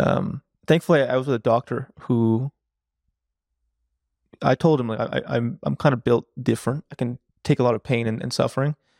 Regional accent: New York City, New York, United States; I'm from New York City. My parents are from Ecuador, but I'm from New York City.

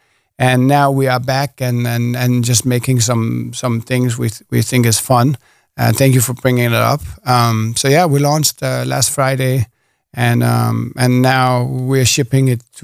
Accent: Denmark; Yeah, and you know, I'm from Denmark, so it's going to be crazy to be in front of everyone I know there with him.

